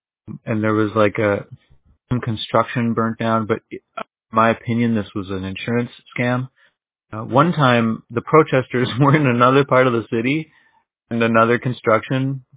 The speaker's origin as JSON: {"language": "English", "town": "Minneapolis", "region": "Minnesota", "country": "United States", "said": "Yeah, I'm from the Twin Cities."}